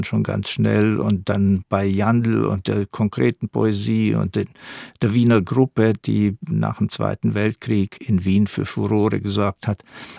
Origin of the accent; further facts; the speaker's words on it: Romania; accent: Odenwald dialect; first language Odenwald dialect; moved away; ich bin in diesen Dialekt hineingeboren und damit aufgewachsen. Das war meine erste Sprache. Meine Großmutter, die mit uns zusammen ausgewandert ist 1975, die war etwas über 60, die sprach nur diesen Dialekt. Die sprach 2-3 Worte Rumänisch